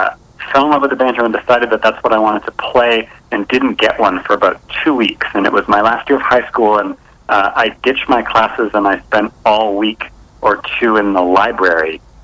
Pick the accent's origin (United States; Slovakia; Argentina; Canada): Canada; this could have come from being Canadian